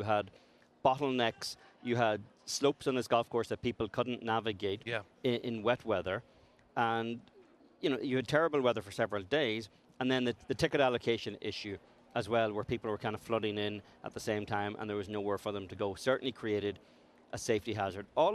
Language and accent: English; Ireland; Now, being Irish, I would hope the cans were empty